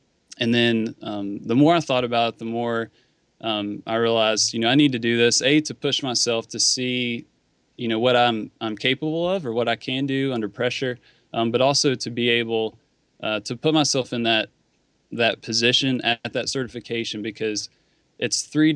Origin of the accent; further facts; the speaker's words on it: West Virginia, United States; accent: twang; I'm from West by God, Virginia, Gene. Don't forget it.